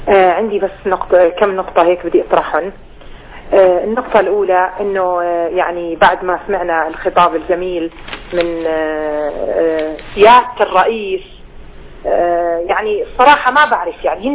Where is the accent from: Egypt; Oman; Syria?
Syria; أنا والله صرت استحي أقول إني سورية